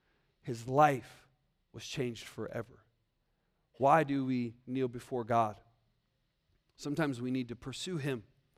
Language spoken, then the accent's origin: English; Iowa, United States; So I grew up in Iowa, which is, if you know this, man, the Hawkeye state is a wrestling state.